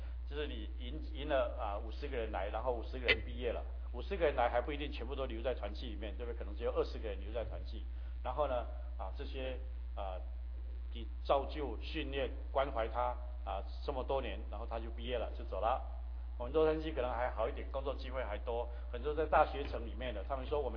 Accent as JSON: {"language": "Chinese", "country": "Taiwan", "moved": "as an adult", "said": "那时候我从台湾来美国的出版社实习，那时候我单身一个人"}